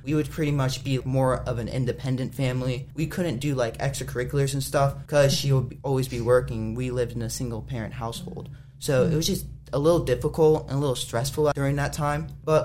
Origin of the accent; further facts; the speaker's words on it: Charlottesville, Virginia, United States; So I grew up here in Virginia. I was born down in Charlottesville, and I've been here my entire life.